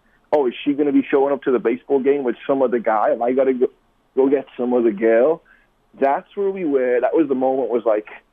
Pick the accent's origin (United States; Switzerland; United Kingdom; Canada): United Kingdom; England; And I'll tell you, growing up in England, I never met one Christian my whole life.